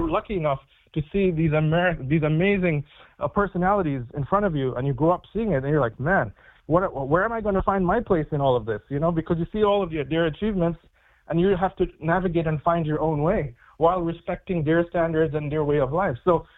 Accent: Queens, New York, United States; the amount of exposure I got as a young kid growing up in Queens

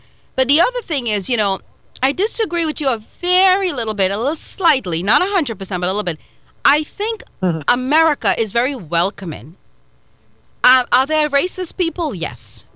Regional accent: India; I was from Indian, so they kind of took us in.

